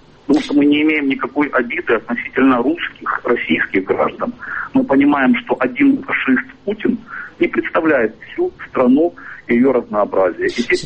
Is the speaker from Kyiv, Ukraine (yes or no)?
no; Zaporizhzhia, Zaporizhzhia Oblast, Ukraine; из моего родного города Запорожья, это юг Украины, юго-восток